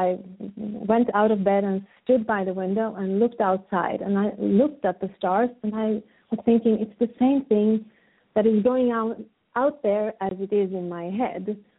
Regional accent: Sweden; So I was born and raised in Sweden, but by parents that came from a different culture than where I am today.

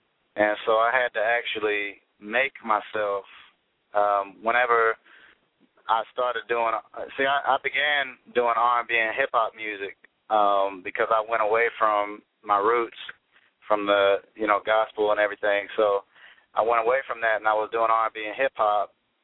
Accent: Kentucky, United States; also born or lived in Richmond, Indiana; Well, I was born in Richmond, Indiana, but I was raised in Kentucky because my dad is a pastor, and he kind of moved around, and so I was raised in Kentucky where he took a church.

